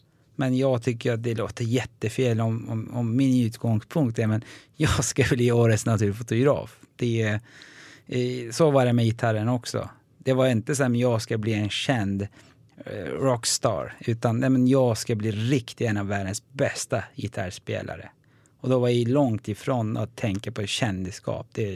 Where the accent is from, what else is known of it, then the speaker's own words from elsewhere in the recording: Sweden; den vann jag som första svensk och första turk också förstås i internationellt sammanhang.